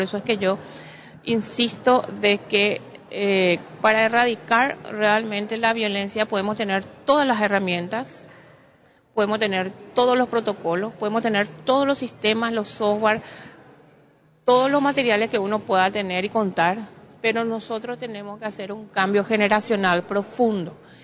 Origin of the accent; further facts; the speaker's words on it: Paraguay; como familia paraguaya que somos